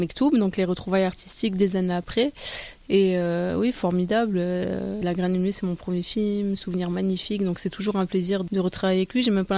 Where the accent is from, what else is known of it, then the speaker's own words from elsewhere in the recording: Marseille, Provence-Alpes-Côte d'Azur, France; also born or lived in Manosque; Alors, donc moi je suis née à Manosque, originaire de Marseille